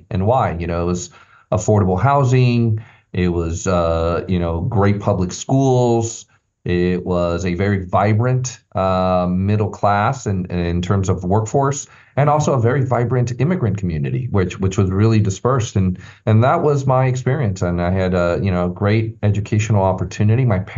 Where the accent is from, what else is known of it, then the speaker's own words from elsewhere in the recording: San Jose, California, United States; we moved up to the Bay Area, and I grew up in San Jose. And I saw my elementary school built out of an orange grove, it was an incredible place to grow up.